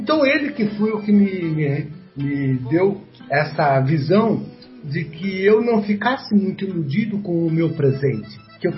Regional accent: Porto Alegre, Rio Grande do Sul, Brazil; born there; Eu vim de uma família que tinha a arte. Eu nasci na Medianeira, em Santa Teresa, no alto do morro, lá em Porto Alegre, onde a rua eram vários espanhóis que chegaram na Espanha que fizeram seu gueto lá.

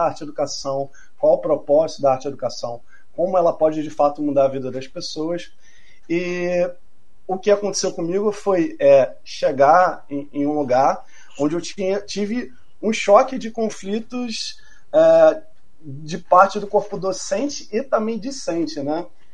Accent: Rio de Janeiro, Brazil; eu sou daqui do Rio de Janeiro, né, sou professor de arte do estado.

